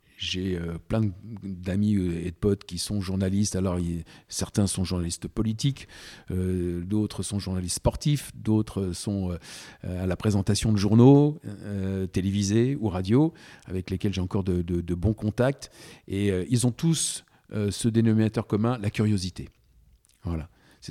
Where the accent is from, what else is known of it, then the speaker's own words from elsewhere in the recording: La Rochelle, Nouvelle-Aquitaine, France; Et un jour, je rentre donc, chez moi à La Rochelle.